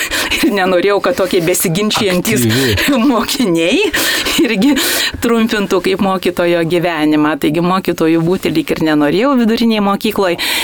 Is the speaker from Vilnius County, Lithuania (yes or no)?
no; Prienai, Kaunas County, Lithuania; born or raised there